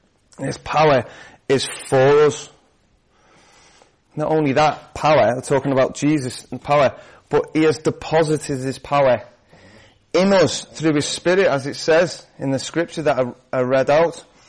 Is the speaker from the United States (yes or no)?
no; United Kingdom; I don't think it's just like, oh, we're all British and we're reserved and we don't like to do that thing.